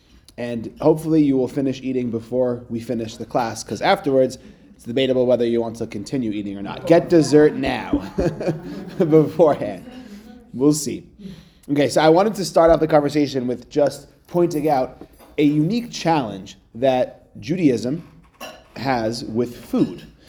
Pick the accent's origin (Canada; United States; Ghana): Canada; Edmonton, Alberta; I'm originally from Edmonton, Canada.